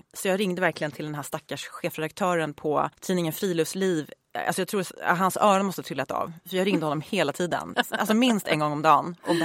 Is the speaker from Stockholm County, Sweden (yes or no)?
no; Uppsala, Uppsala County, Sweden; Jag är född och uppvuxen i Uppsala.